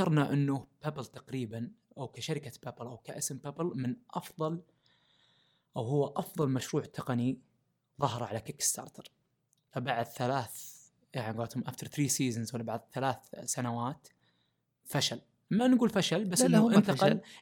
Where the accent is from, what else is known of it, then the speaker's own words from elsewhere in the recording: Saudi Arabia; وشباب الموجودين عندنا في السعودية يصنعون المحتوى